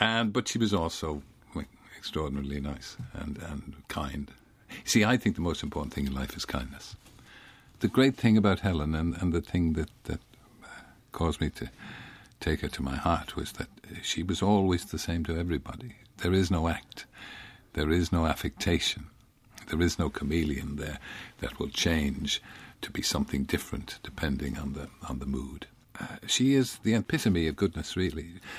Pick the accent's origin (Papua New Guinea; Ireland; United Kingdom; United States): Ireland; We're an Irish family. Irish families are like that.